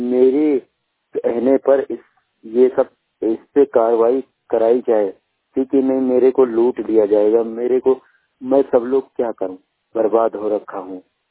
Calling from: Daryabad, Uttar Pradesh, India; मैं ग्राम कांटी दरियाबाद क्षेत्र जिला बाराबंकी उत्तर प्रदेश से बोल रहा हूँ।

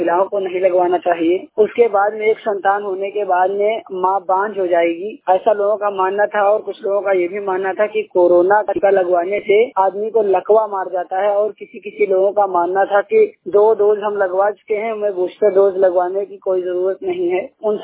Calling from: Mumtazpur, Uttar Pradesh, India; सीतापुर उत्तर प्रदेश ग्राम मुमताजपुर से बात कर रहा हूँ।

